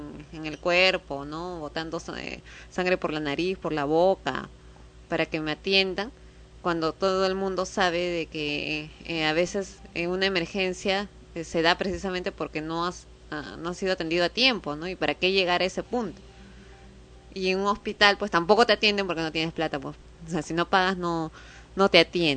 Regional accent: Peru; como ciudadana peruana y todo lo demás deberías tener derecho a ir pues a un hospital

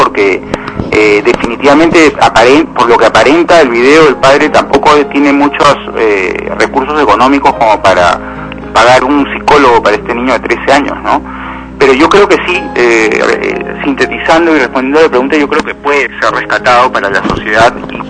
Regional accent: Peru; podríamos evitar más sufrimiento, más dolor, como el que estamos viendo como peruanos, ¿no?

